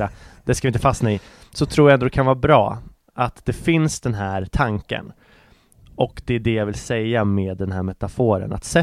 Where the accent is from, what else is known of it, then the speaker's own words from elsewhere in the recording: Nyköping, Södermanland, Sweden; born there; Jag är född i Nyköping.